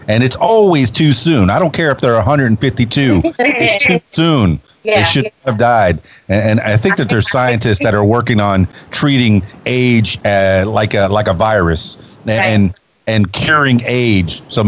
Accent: Miami, Florida, United States; born there; first language Spanish; English is a second language; I was born in Miami, half Cuban. Yeah, from what I understand, Spanish was my first language

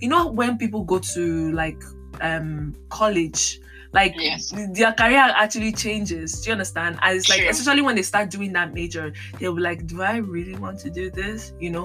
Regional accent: Nigeria; accent: Nigerian; Let me speak in my Nigerian accent.

